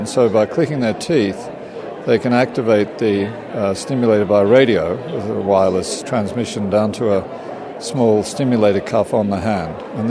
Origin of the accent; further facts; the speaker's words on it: Australia; also born or lived in London, England; now in United States; I'm originally from Australia, but my wife and I decided to come from London